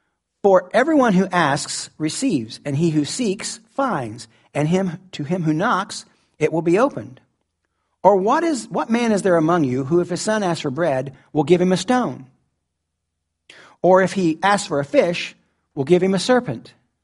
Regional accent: Ohio, United States; born there; Sometimes I talk like I was born in Southern Ohio. Because I was.

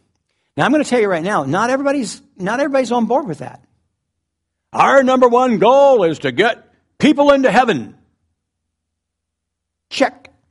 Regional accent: Ohio, United States; born there; Sometimes I talk like I was born in Southern Ohio. Because I was.

